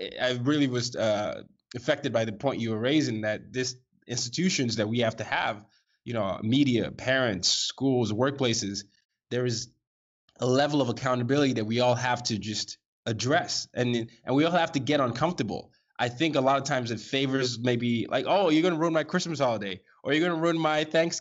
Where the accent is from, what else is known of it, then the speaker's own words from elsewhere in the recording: Nigeria; because I've been lucky enough to know where I'm from, being Nigerian and tracing my history there.